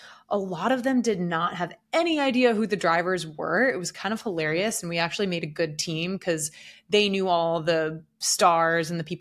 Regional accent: New York City, New York, United States; As a New Yorker, I'm not a huge Times Square fan.

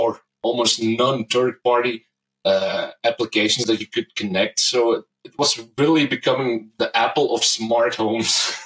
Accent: Belgium; Well, I'm from Belgium.

